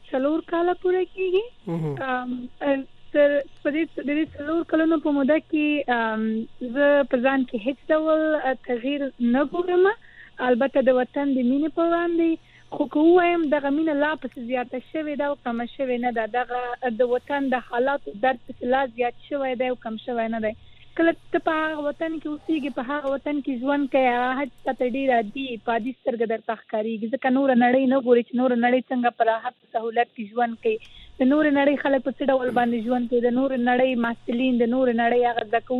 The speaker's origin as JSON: {"language": "Pashto", "country": "Afghanistan", "said": "ما ورته وویل چې زه افغانه یم، د افغانستان یم."}